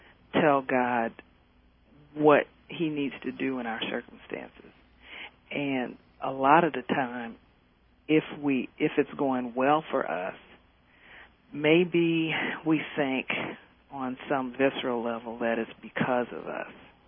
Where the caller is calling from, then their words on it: Atlanta, Georgia, United States; I'm from Atlanta, Georgia.